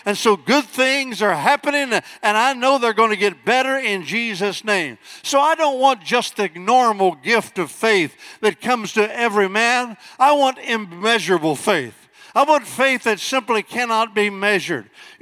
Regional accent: Mattoon, Illinois, United States; born there; I've got more faith now than I did when I was born in Mattoon, Illinois.

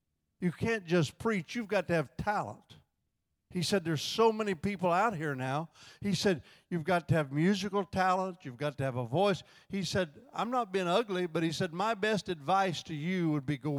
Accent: Indiana, United States; I'm from Indiana.

